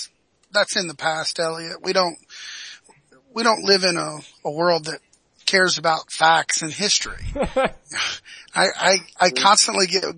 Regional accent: Deep South, United States; born there; I was born in the Deep South, and my grandfather and father grew up

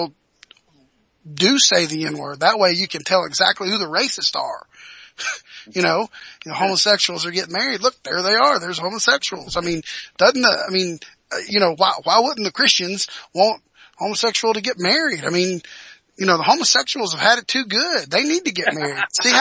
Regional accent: Deep South, United States; born there; I was born in the Deep South, and my grandfather and father grew up

